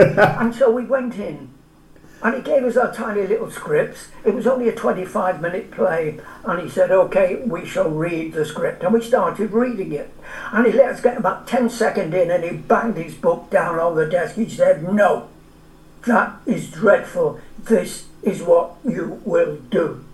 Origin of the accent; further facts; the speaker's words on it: Ireland; because at the time, just after the war, being Irish was no fun.